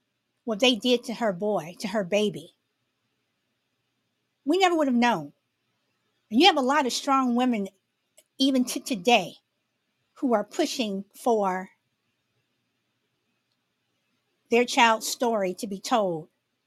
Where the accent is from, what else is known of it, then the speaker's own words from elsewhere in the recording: Chicago, Illinois, United States; I'm from Chicago, and Chicago is one of the most racist cities in America, even today. And I may live in California